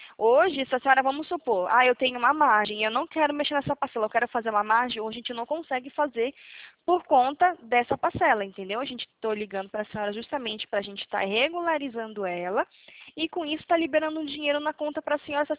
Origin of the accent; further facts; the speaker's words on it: Santo André, São Paulo, Brazil; quem tá falando é … sou aqui de Santo André